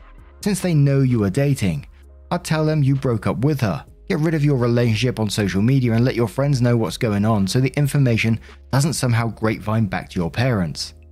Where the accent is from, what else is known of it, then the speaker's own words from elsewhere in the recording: Kenya; moved away as an adult; now in United Kingdom; I come from Kenya, but studying for my BA in England.